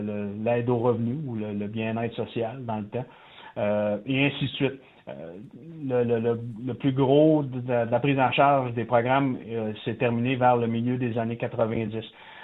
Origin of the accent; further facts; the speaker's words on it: Odanak, Quebec, Canada; je parlerai particulièrement chez nous au Odanak.